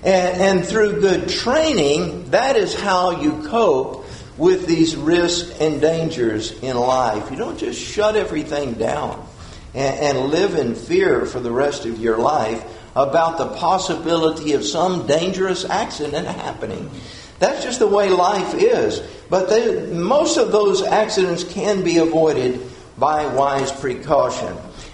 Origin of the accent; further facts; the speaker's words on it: Texas, United States; Where I grew up in West Texas, we had to watch for snakes everywhere we went. Literally. Because we had rattlesnakes, we had all sorts of snakes out there.